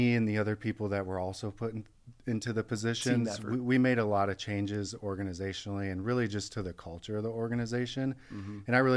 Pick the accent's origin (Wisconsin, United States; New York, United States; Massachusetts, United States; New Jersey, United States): Wisconsin, United States; Milwaukee; So I grew up in Milwaukee, Wisconsin. I grew up in kind of a rough area, those who are familiar with Milwaukee. So kind of Lincoln area, 19th and Lincoln